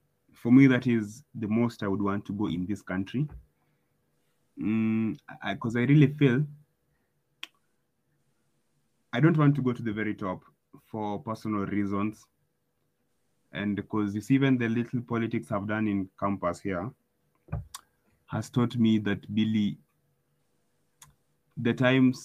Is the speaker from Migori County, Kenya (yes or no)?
yes; Migori County, Kenya; Yeah? You can... I come from Migori County, and there is an office called the Office of the Governor.